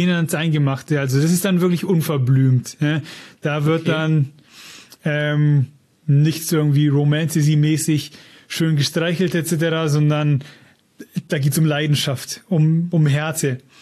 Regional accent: Germany; Das ist mir als Deutscher aufgefallen, dieser Stil, dass da wirklich so viele Bilder aneinandergereiht sind.

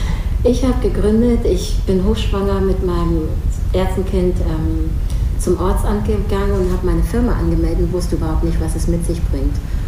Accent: Hamburg, Germany; born there; ich bin gebürtige Hamburgerin. Meine Wurzeln liegen in Ghana, Westafrika. Und lebe jetzt im schönen Schleswig-Holstein mit meinen beiden Kindern

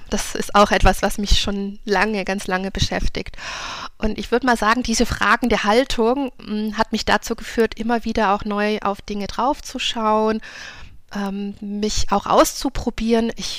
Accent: Baden-Württemberg, Germany; ich bin Tochter, Gastarbeiterkind, bin in Süddeutschland groß geworden, im südlichen Baden-Württemberg. Mein Vater stammt aus Süditalien, Apulien

